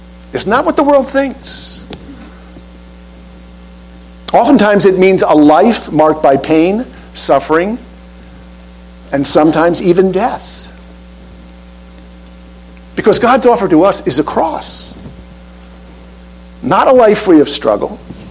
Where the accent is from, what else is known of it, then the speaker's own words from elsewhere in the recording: United States; See, as Americans, we are the powerful. We are the wealthy. We are the strong. We are the educated. And we as American citizens are among those of, quote, noble birth.